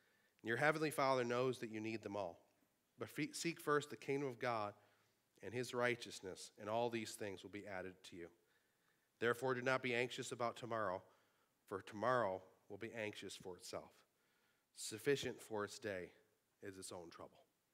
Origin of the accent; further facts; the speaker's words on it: Sanborn, New York, United States; in downtown Niagara Falls, not in Sanborn.